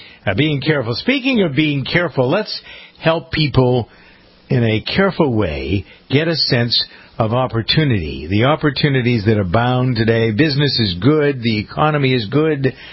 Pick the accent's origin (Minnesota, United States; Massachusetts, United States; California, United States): Massachusetts, United States; Framingham; in my hometown of Framingham